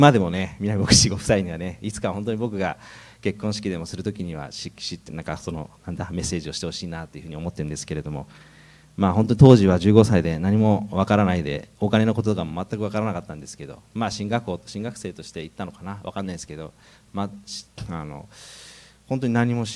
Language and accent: Japanese; Nagasaki, Japan; also born or lived in Miyazaki; 一緒に長崎で育って、みんなが 育っていって